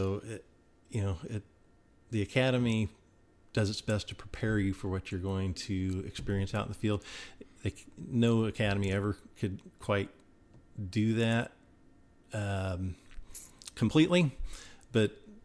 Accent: Midwest, United States; Especially for a Midwest kid, I would have been a fish out of water.

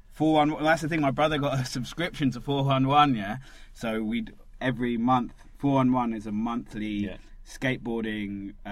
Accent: London, United Kingdom; also born or lived in New York, United States; Like growing up in London, I kind of early memories are like Holloway, going to like the shops on Holloway Road

